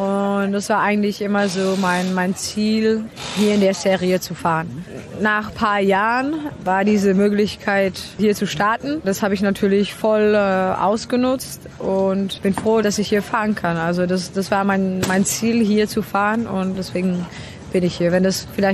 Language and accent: German; Czechia; Ich komme aus Tschechien.